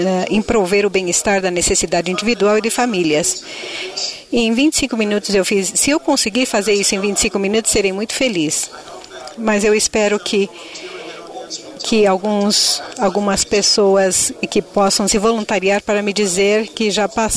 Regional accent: Israel; now in United States; Não sou daqui dos Estados Unidos, sou do Islã. E quando eu observo aos Estados Unidos, eu sou de Israel.

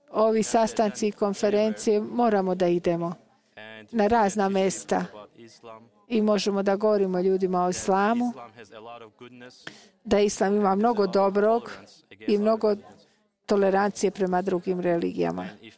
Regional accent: Iran; Ja sam iz Irana.

